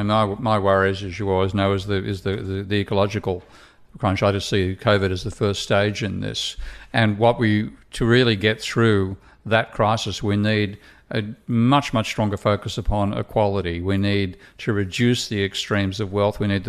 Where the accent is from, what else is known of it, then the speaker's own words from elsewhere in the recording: Australia; And again, being Australian, I can quote the white paper on employment in 1946 by Nugget Coombs, off from memory